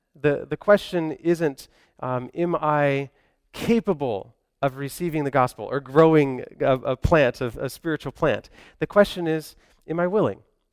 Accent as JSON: {"language": "English", "region": "Kentucky", "country": "United States", "said": "As I said, I'm from Kentucky."}